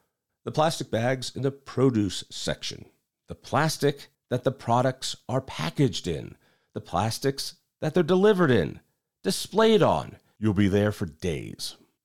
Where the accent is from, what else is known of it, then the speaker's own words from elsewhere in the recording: Littleton, Colorado, United States; when I moved there from Littleton, where I grew up, Boulder had a groovy, you be you, baby attitude